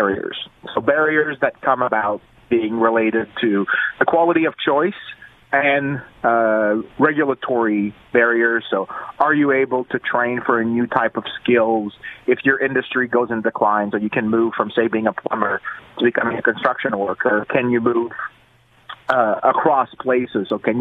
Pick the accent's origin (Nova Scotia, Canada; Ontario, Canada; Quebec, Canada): Quebec, Canada; I'm originally from Quebec. Quebec is the last one.